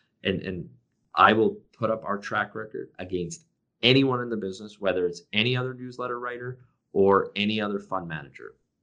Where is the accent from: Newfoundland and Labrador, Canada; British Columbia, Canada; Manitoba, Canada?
British Columbia, Canada; as a guy born and raised in British Columbia, my parents came here as immigrants.